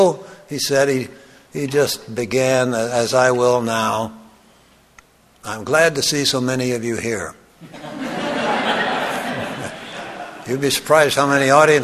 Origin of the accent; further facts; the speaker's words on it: Lincoln, Nebraska, United States; he was invited to address the convicts in the state penitentiary in my hometown of Lincoln one Sunday morning at their chapel service.